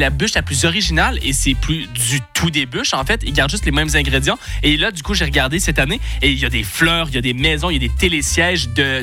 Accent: United States; French is a second language; je suis américain, on a nord-américain, on adore le sucre.

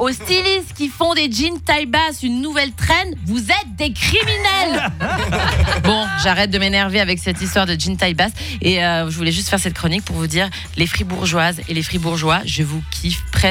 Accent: Spain; French is a second language; je précise, parce que je suis espagnole

